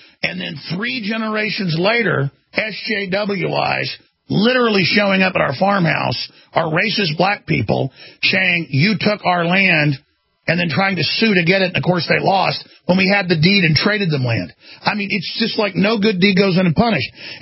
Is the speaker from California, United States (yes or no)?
no; Dallas, Texas, United States; I grew up in Dallas. I grew up where there was a big black neighborhood in our area that was segregated, basically.